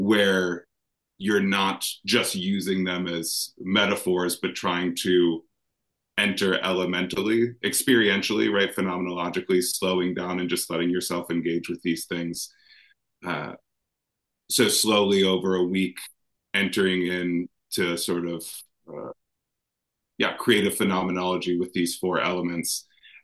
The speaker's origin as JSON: {"language": "English", "town": "Columbus", "region": "Wisconsin", "country": "United States", "tie": "born or raised there", "said": "I actually grew up in Wisconsin. So that's I grew up down in the Columbus area."}